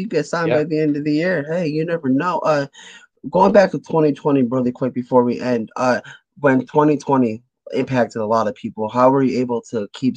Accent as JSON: {"language": "English", "region": "Connecticut", "country": "United States", "said": "And I'm from Connecticut, and I've never been to Test of Strength until last October."}